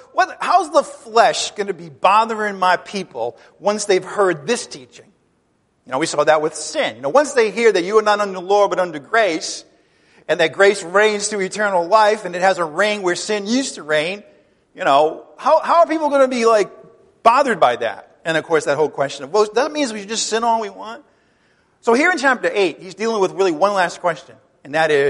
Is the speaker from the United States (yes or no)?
no; Ireland; Now, I'm Irish, so that's sort of, that's built into the Irish psyche, I have to let you know.